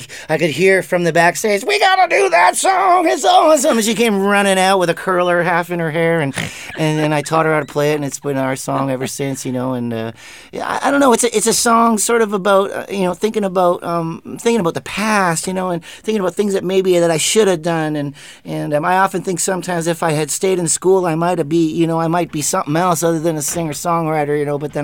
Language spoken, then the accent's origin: English; Oshawa, Ontario, Canada; now in Winnipeg, Canada; I was born and raised in Oshawa, Ontario, which is just outside of Toronto, on Lake Ontario. But I've lived in Winnipeg, Manitoba, for, I don't know, this is my 11th year now.